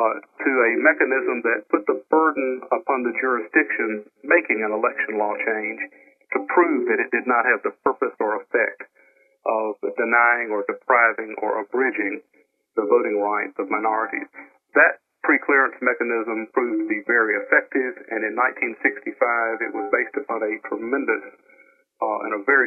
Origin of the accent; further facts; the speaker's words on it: Mississippi, United States; my home state of Mississippi